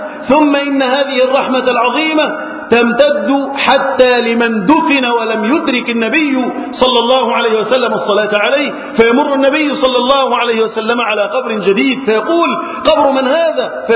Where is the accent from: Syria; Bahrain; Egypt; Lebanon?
Egypt; اللهم احفظ بلدنا مصر